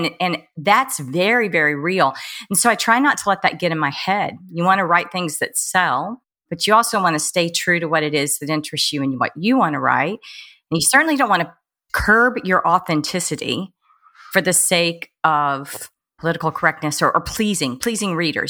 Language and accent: English; Amarillo, Texas, United States; I had a series that was based in Texas, in my hometown, and I'm from Amarillo, Texas, for most of my childhood, which is, it's fairly conservative Christian environment.